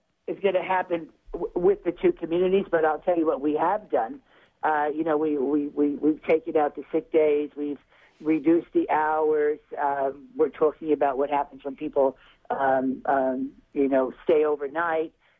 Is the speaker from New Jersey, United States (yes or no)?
yes; New Jersey, United States; I'm from New Jersey, so I tend to be cynical